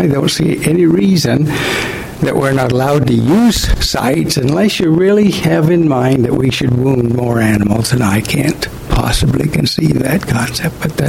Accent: Idaho, United States; So I was born and raised in Idaho. I was born on a range.

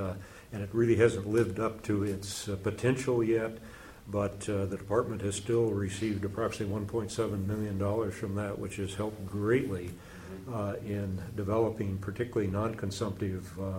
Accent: Moses Lake, Washington, United States; I'm from Moses Lake, served on the commission for quite a while

